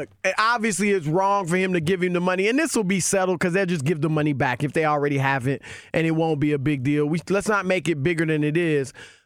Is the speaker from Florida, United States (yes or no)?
no; Cleveland, Ohio, United States; also born or lived in Louisiana; Y'all know I'm from Cleveland.